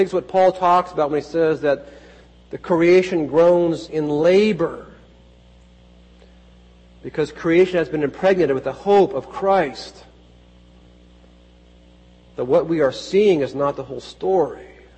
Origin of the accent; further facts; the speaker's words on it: Kenya; I think being a Kenyan has helped me to understand that we are all called to be carriers of a groaning hope.